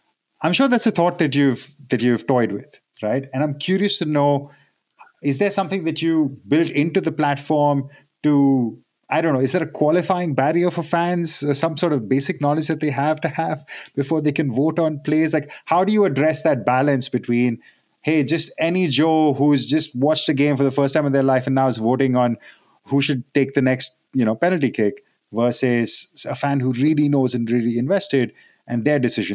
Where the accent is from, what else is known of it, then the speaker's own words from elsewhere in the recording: India; If you didn't know, I'm Indian. Well, at least I was born Indian and love that sport.